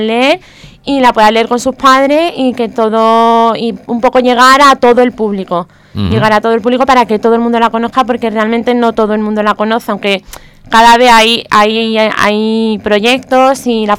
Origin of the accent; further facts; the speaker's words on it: Vélez-Málaga, Andalusia, Spain; born there; mis padres son de Benamargosa los dos. Uh-huh. Lo que pasa es que yo ya nací aquí en Vélez y ellos ya llevan aquí viviendo, pues no sé, 40 años